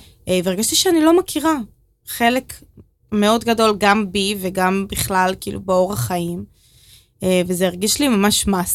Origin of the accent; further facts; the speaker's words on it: Northern District, Israel; אני בעצם נולדתי ברמת הגולן, במושב ממש קטן.